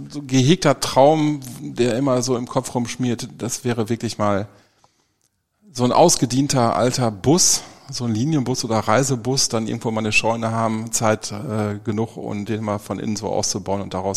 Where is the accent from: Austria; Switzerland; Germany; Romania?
Germany; Münster, North Rhine-Westphalia; ich bin in Münster geboren. Aufgewachsen in einem kleinen Vorort von Münster, also wirklich ländlichen Dorf. Sprakel heißt der Stadtteil, hatte zu der Zeit, ich glaube, irgendwie gerade mal 2000 Einwohner. Bin da behütet aufgewachsen, war eine kleine Dorfgemeinschaft.